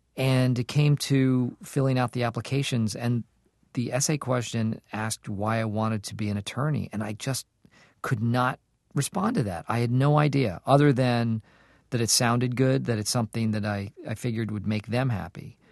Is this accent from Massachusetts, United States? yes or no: yes; Acton, Massachusetts, United States; I grew up in Acton, Massachusetts.